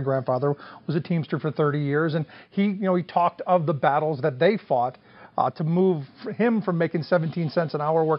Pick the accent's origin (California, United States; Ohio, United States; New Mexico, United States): Ohio, United States; Cleveland; I grew up in Cleveland.